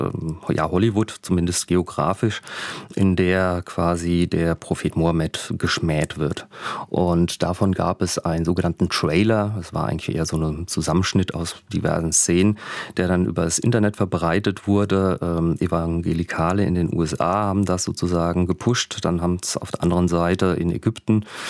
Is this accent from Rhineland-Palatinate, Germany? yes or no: yes; Rhineland-Palatinate, Germany; Aus der Nähe von Worms, also auch nicht so wahnsinnig weit weg.